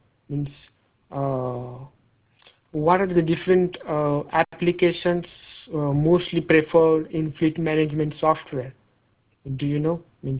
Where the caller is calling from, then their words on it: India; I'm calling from India, and basically I'm a market researcher working on fleet management market.